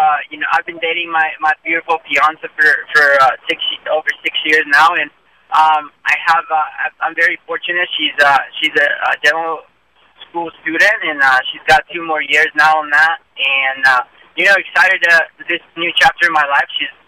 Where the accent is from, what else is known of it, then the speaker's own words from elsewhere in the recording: Quito, Pichincha, Ecuador; No, I'm from Quito, Ecuador.